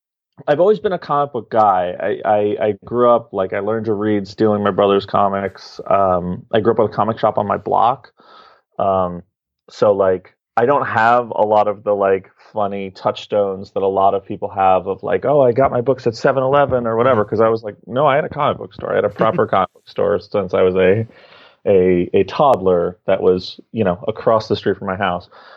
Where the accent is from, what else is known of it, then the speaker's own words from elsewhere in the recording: Manhattan, New York, United States; No, I'm from the city. I'm from Manhattan.